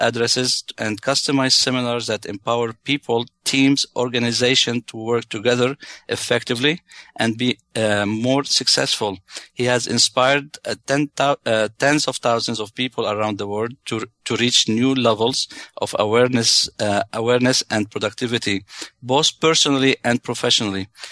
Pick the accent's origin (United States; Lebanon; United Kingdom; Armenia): Lebanon; I'm originally from Lebanon.